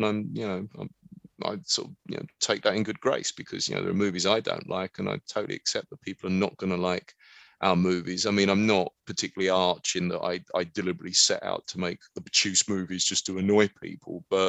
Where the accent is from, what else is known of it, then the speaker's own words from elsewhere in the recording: United Kingdom; I think as British filmmakers, we kind of forget that, you know, to people outside the UK, you know, there is something of a novelty to the way we look.